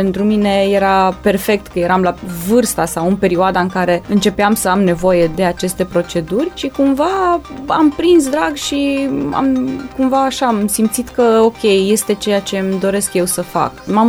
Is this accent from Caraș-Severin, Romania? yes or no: yes; Reșița, Caraș-Severin, Romania; M-am născut în Reșița, locuiesc în Reșița încă, deși în ultima perioadă călătoresc foarte mult. Urmează să împlinesc 36 de ani.